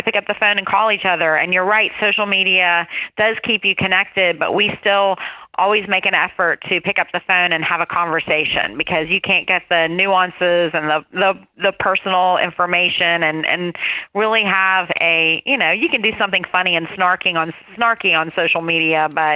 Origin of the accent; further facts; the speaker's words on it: Roanoke, Virginia, United States; We grew up in Roanoke together. We went to high school together.